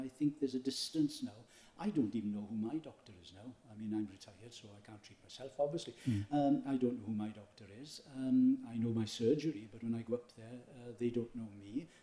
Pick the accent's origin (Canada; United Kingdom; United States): United Kingdom; Llanelli, Wales; Well, being I'm from Llanelli, I found out a lot of relatives I didn't know I had.